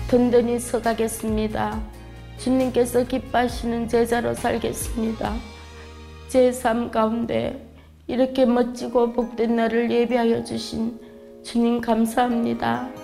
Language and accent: Korean; Gyeongju, North Gyeongsang, South Korea; now in Chuncheon, South Korea; 경북 경주가 고향인 저는 계속 그곳에서 살다가 5년 전에 한 번도 와본 적이 없는 춘천으로 이사를 오게 되었습니다.